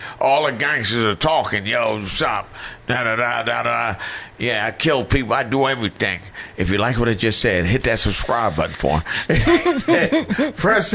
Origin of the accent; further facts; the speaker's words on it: Philadelphia, Pennsylvania, United States; like I said, I'm from Philly. In Philly, we work out.